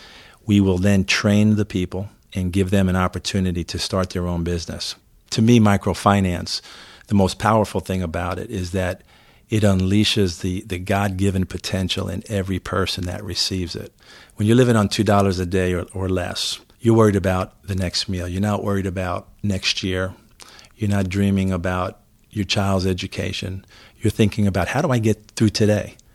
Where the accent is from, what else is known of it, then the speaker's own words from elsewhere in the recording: New York City, New York, United States; Growing up in New York City, I've been all over the city, Harlem and Bed-Stuy and Brownsville and different areas